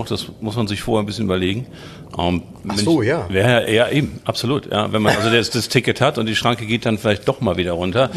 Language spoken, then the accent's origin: German; Hamburg, Germany; ich bin Hamburger, 56 Jahre alt